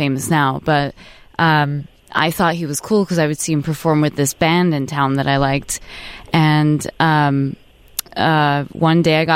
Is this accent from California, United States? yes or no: no; La Grange, Illinois, United States; And I grew up in LaGrange, went to Lyons Township High School.